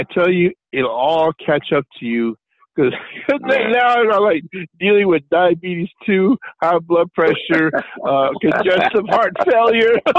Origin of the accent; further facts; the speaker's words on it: Philippines; now in United States; Because being that I'm Filipino, I'm really proud that I was able to come to the States.